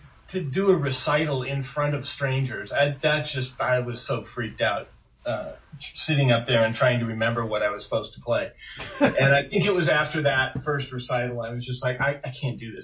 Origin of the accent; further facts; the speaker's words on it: Los Angeles, California, United States; I grew up in West LA, right near the Santa Monica Airport, upper part of Mar Vista is where I grew up.